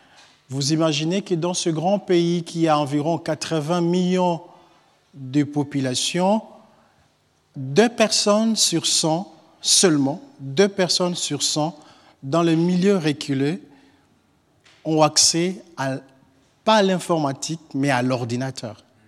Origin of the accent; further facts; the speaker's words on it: DR Congo; Je viens du Congo, le deuxième plus grand pays d'Afrique. Après l'Algérie, c'est nous, en fait.